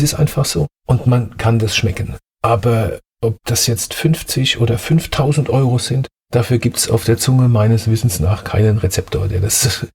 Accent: Oggersheim, Rhineland-Palatinate, Germany; accent: Palatine; Also gerade wo ich komme ja aus Oggersheim oder aus dem Hemshofen. Oggersheim, das ist schon ein hartes Pflaster und das ist auch dialektisch sehr hart.

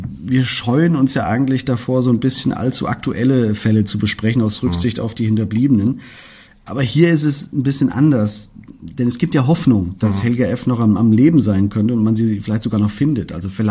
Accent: Künzell, Hesse, Germany; weil ich ja selbst dort aufgewachsen bin in Künzel.

